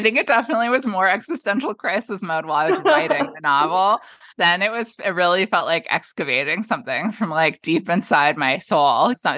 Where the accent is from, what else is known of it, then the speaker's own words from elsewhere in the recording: Berkeley, California, United States; I'm from Berkeley. I'm from California.